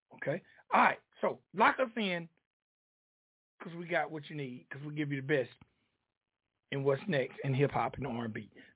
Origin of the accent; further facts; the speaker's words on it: Griffin, Georgia, United States; I was born and raised in a town called Griffin, Georgia. And for years, Valdosta and all those schools down there used to whoop our ass in high school football.